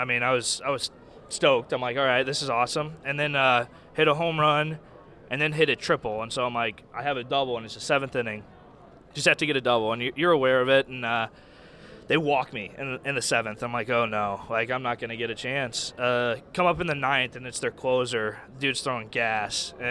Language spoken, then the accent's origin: English; St. Louis, Missouri, United States; I would say the Cardinals just because it's my hometown, but I grew up a White Sox fan, so.